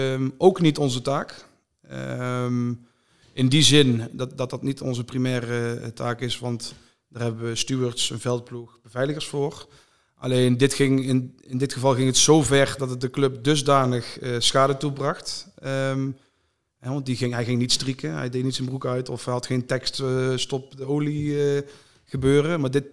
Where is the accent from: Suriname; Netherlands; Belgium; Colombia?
Netherlands; Veldhoven, North Brabant; Ik kom uit Veldhoven.